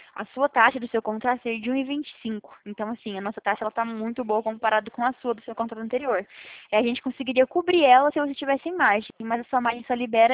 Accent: Presidente Prudente, São Paulo, Brazil; Eu sou de Presidente Prudente, aqui pertinho.

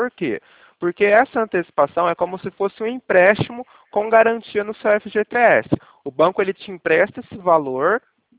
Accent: Ribeirão Preto, São Paulo, Brazil; Eu sou daqui de Ribeirão Preto, tá?

